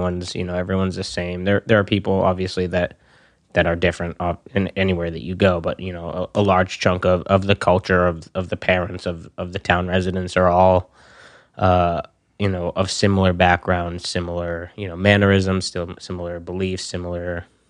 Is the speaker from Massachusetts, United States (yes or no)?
yes; Marshfield, Massachusetts, United States; Marshfield, Massachusetts.